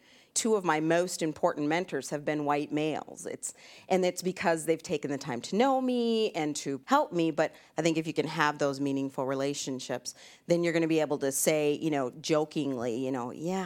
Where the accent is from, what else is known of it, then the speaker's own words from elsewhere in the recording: Minnesota, United States; And, you know, I'm from Minnesota, born and raised.